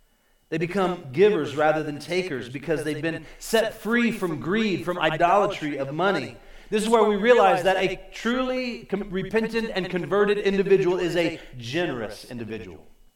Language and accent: English; Orlando, Florida, United States; In that moment, I know this city well. I was born and raised here in Orlando